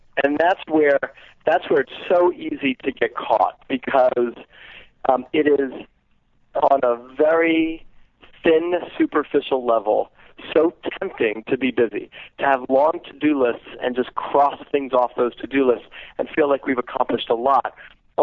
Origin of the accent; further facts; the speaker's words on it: New York City, New York, United States; I'm from New York City. My first car I bought when I was 35 years old.